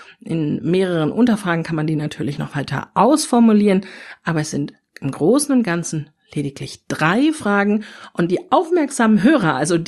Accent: North Rhine-Westphalia, Germany; ich bin im Ruhrgebiet aufgewachsen

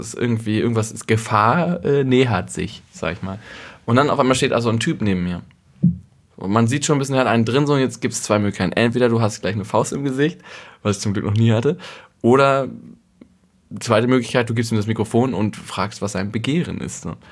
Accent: North Rhine-Westphalia, Germany; now in Berlin, Germany; ich komme aus Westfalen

